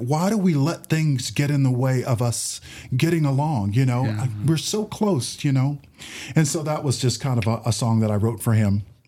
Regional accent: Virginia, United States; I'm from Virginia.

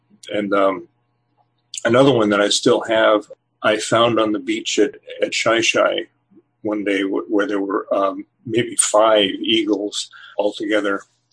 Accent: New England, United States; I've kind of culled from my memory of growing up in New England. And but I think that living here in the Northwest has helped me

